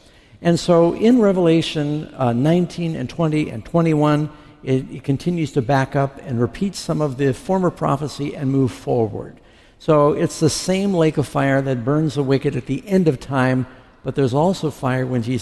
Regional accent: New York City, New York, United States; now in California, United States; I grew up in New York City, and I've never been there. Isn't that sad? I had to come from California to go finally see it.

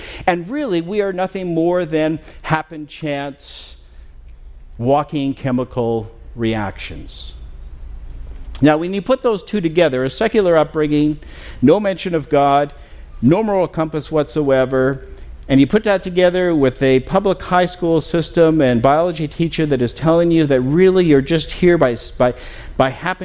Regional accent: Kelowna, British Columbia, Canada; And so my hometown is in Kelowna, B.C., again, just pretty well straight north from here.

